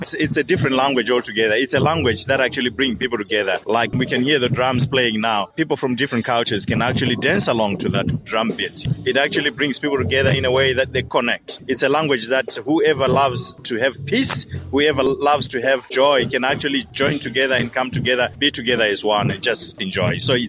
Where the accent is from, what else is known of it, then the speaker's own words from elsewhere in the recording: Zimbabwe; also born or lived in Malawi; now in Australia; I'm originally from Malawi, but I was born and bred in Zimbabwe.